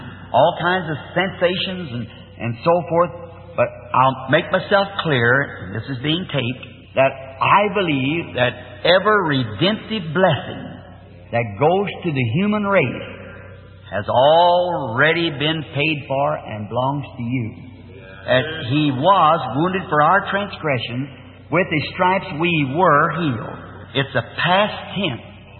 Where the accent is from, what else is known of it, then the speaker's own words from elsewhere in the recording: Ireland; And I have Episcopalian, Presbyterian, family background, Catholic to my family. I'm Irishman.